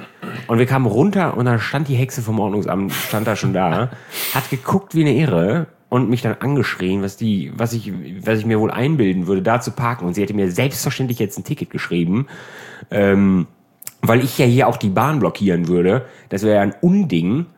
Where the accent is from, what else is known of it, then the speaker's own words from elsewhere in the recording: Norf, North Rhine-Westphalia, Germany; Ich komme aus Norf tatsächlich.